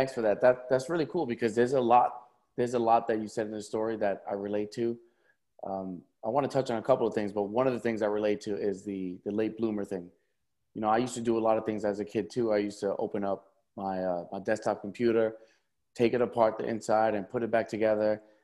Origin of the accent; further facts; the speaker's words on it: Brooklyn, New York, United States; You know, I grew up in Brooklyn. So I grew up listening to hip hop. I grew up around, you know, I'm half Puerto Rican. I grew up with Puerto Ricans. I grew up with Black people.